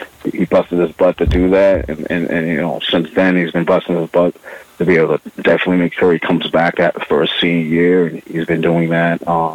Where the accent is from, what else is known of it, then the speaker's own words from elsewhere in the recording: Lynn, Massachusetts, United States; Always played it, you know, in Lynn, growing up in Lynn, always played it.